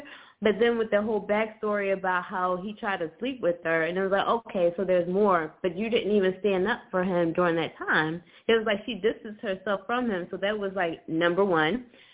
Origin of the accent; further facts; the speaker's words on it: Philadelphia, Pennsylvania, United States; You know, we're from the same place, not the same section, but we're both from Philly.